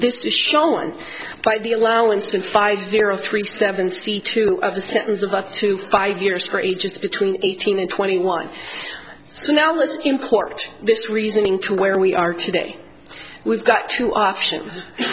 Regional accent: Great Falls, Montana, United States; from the Great Falls, Montana, representing the United States.

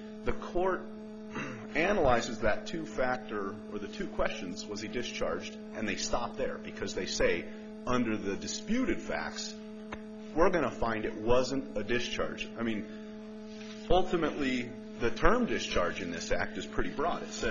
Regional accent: Bozeman, Montana, United States; I'm an attorney from Bozeman, Montana.

